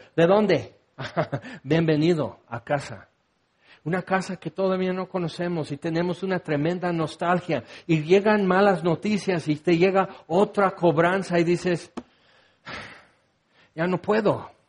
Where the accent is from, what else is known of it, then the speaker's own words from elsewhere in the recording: Orange, California, United States; born there; soy de Naranjas. Según yo nací en Orange, California